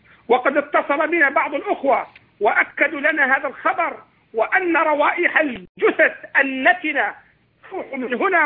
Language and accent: Arabic; Syria; نحن أهل سورية، نحن المسلمون